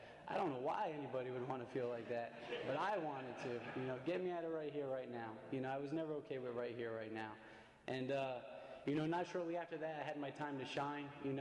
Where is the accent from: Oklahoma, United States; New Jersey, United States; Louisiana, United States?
New Jersey, United States; Paterson; born there; I was born in Paterson, New Jersey, I don't remember a lot about my childhood.